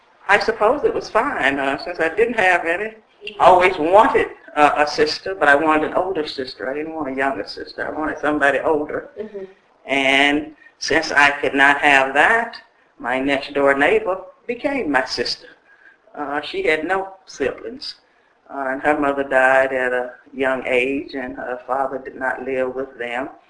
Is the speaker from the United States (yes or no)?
yes; McComb, Mississippi, United States; also born or lived in New Orleans; So I grew up in Macomb, Mississippi, so that's what I consider as home.